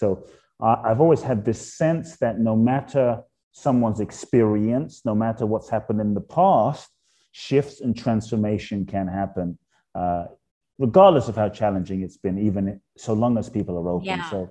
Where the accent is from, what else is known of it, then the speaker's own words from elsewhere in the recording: London, United Kingdom; also born or lived in Ghana; being born in Ghana, West Africa, father from Ghana, mother from Japan, growing up in London